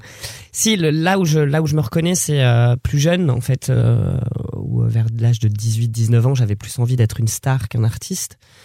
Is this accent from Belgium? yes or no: no; Poitiers, Nouvelle-Aquitaine, France; Et moi, je suis de Poitiers, donc je venais régulièrement dans le coin quand j'étais plus jeune.